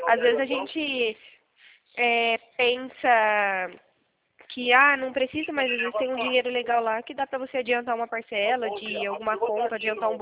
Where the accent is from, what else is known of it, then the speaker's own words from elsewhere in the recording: São Carlos, São Paulo, Brazil; Eu sou aqui de São Carlos.